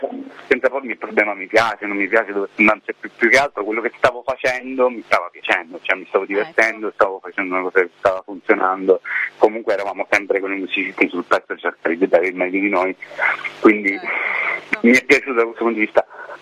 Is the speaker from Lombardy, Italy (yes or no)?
no; Syracuse, Sicily, Italy; now in Turin, Italy; io sono di Siracusa, abito a Torino.